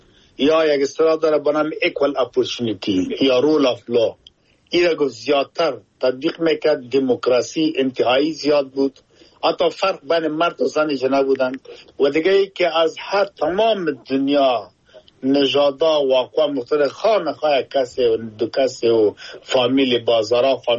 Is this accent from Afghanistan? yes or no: yes; Afghanistan; now in United Kingdom; ما افغان هستم در انگلستان زندگی می کنم. یکی خود ما افغان هستم، مسلمان هستم، کلتور و فرنگ خود دارم جدا،